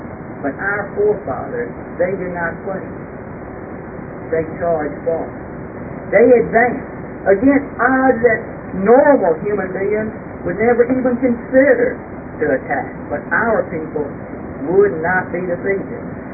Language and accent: English; Mississippi, United States; now in North Louisiana, United States; Ron and I both are old Capaya County boys. We grew up in Capaya County. My generations go back at least four generations in Capaya County in that area in Mississippi.